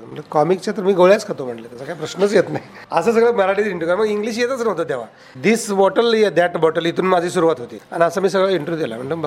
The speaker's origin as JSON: {"language": "Marathi", "town": "Satara", "region": "Maharashtra", "country": "India", "said": "मी गावाकडचा, पण तो मराठवाड्याचा, मी इकडचं सातारकडचं घाटावरचं."}